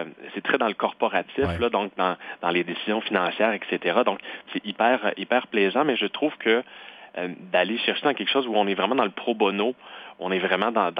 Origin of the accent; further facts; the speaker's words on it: Lac-Mégantic, Quebec, Canada; dans le coin de Lac-Mégantic, là où j'ai grandi.